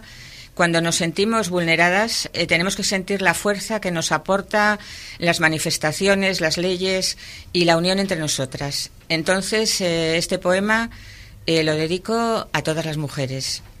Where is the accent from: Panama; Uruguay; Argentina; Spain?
Spain; Basque Country; now in Laredo, Spain; en mi tierra natal con los montes y los valles de las Encartaciones, con la propia ría de Bilbao